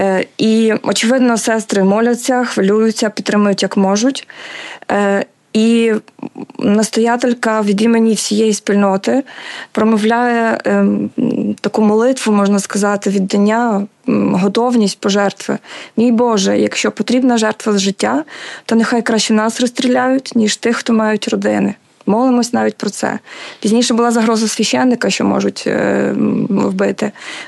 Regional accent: Zhytomyr, Zhytomyr Oblast, Ukraine; born there; Я народилася в Житомирі в християнській родині.

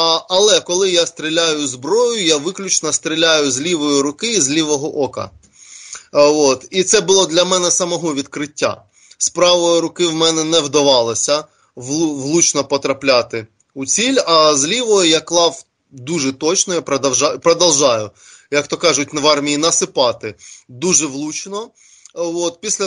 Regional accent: Donbas, Ukraine; переїжджати на мій рідний Донбас.

